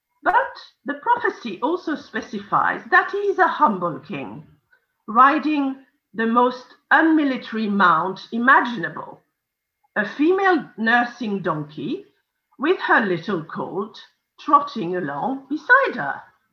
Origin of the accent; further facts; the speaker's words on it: Paris, Île-de-France, France; English is a second language; As most of you know, I grew up in Paris, but I spent all my childhood holidays in the southwest of France, where my paternal family is from.